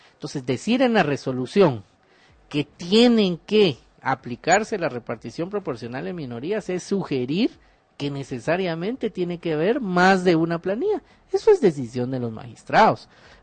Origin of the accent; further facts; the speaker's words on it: Guatemala; no podemos jactarnos como guatemaltecos